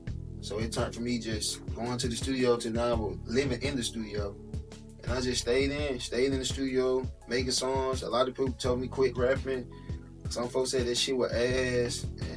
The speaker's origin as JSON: {"language": "English", "town": "Atlanta", "region": "Georgia", "country": "United States", "said": "Like, you know, I'm from Atlanta, but a lot of traveling to get their music out everywhere."}